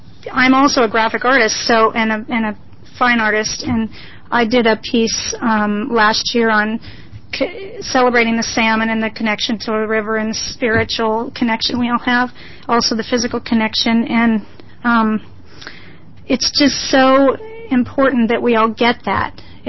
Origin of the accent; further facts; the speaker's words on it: Idaho, United States; I was raised in Idaho.